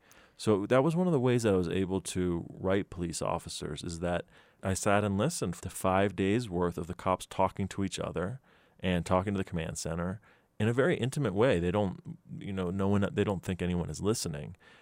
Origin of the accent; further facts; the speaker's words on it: State College, Pennsylvania, United States; I remember growing up in State College and my mom and dad arguing about whether it was proper to eat with your hands